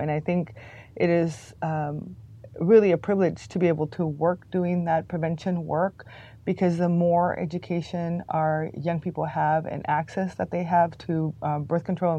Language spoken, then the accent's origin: English; Tijuana, Baja California, Mexico; I grew up in Tijuana, and so as a binational person